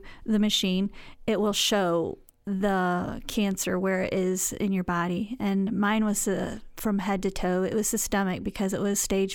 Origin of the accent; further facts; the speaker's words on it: Mason, Michigan, United States; I grew up in Mason, Michigan, and I am currently serving Christ and my community here at Mason First Church of the Nazarene.